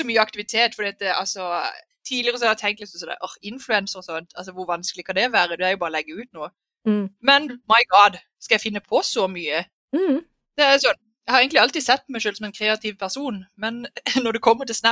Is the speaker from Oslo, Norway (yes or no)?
no; Kristiansand, Agder, Norway; Sånn, hvor kommer du fra? Så jeg bare, jeg er Kristiansand.